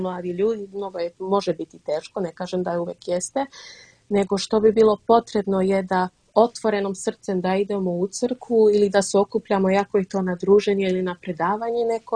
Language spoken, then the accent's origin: Serbian; Rotterdam, South Holland, Netherlands; mi smo inače iz Rotterdama